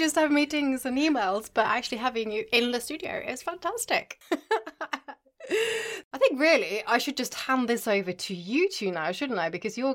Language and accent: English; Norway; I grew up in Norway.